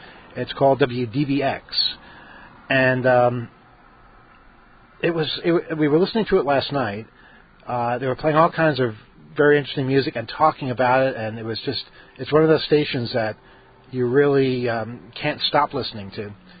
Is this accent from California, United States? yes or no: no; New York, United States; we're from New York, you know, and we're traveling from Seattle and driving through